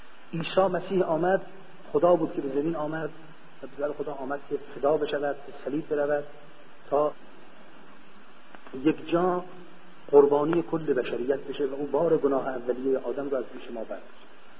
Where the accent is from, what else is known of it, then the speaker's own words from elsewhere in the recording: Iran; اتفاقا ایشون فهمید ما ایرانی هستیم